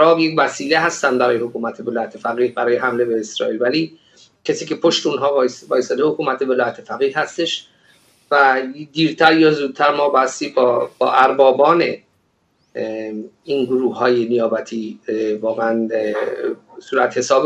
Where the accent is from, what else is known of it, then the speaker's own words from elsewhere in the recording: Iran; now in Israel; من این مسئله رو دارم از سال 2005 در اسرائیل رصد میکنم به عنوان یک ایرانی.